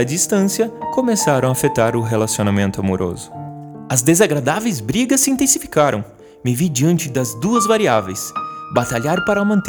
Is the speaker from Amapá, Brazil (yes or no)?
no; Missal, Paraná, Brazil; born there; Me dirigi até Missal, cidade colonizada por alemães. Foi lá onde eu nasci, em 1987, pois era a cidade mais próxima a ter um hospital.